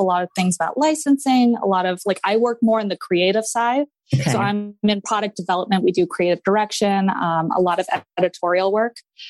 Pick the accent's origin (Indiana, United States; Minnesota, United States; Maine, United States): Maine, United States; I am from Maine.